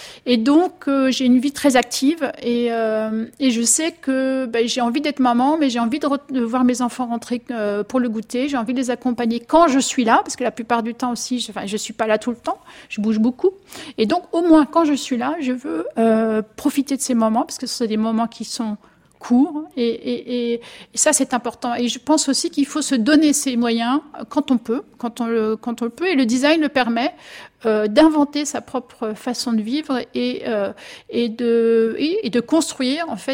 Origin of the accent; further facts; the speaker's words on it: Grand Est, France; Bon, après, je viens aussi de la Marne, donc c'est direct